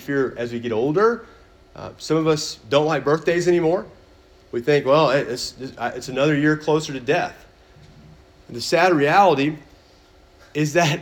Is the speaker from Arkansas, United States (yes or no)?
yes; Little Rock, Arkansas, United States; moved away as an adult; now in Knoxville, United States; when I was 18, I moved from Little Rock, Arkansas, Sherwood, Arkansas area to Dallas, Texas to go to college.